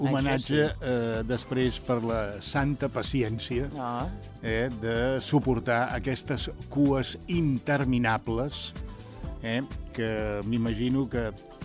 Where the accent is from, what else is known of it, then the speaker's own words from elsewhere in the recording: Barcelona, Catalonia, Spain; also born or lived in Cornellà de Llobregat; vaig néixer a Cornellà, però tota la vida la vaig passar a Barcelona.